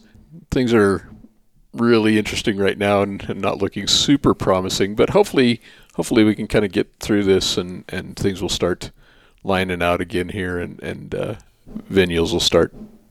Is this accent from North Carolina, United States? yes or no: no; Montana, United States; I grew up here in Montana in a small town and went to college here.